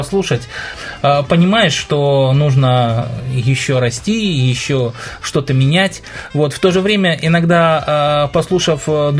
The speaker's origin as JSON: {"language": "Russian", "country": "Ukraine", "lives_now": "Moscow, Russia", "said": "мы находимся в Москве, а оба наших... Ну, мы оба фактически с Украины."}